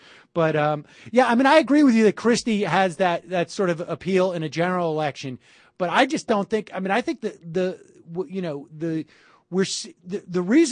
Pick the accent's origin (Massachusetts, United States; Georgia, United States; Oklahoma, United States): Massachusetts, United States; Worcester; I grew up in Worcester, and my dad is a fairly left-leaning guy